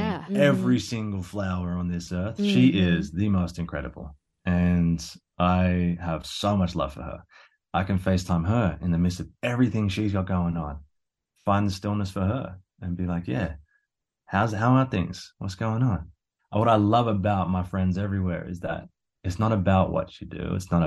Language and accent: English; Australia; I'm Australian, I walk barefoot everywhere.